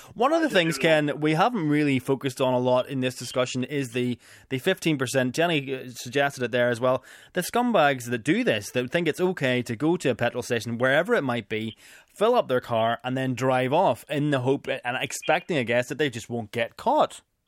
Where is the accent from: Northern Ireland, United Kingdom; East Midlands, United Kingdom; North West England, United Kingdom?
Northern Ireland, United Kingdom; Randallstown; but I know I'm from Randallstown, and when I go to the one on the way into Randallstown, there is definitely a sticker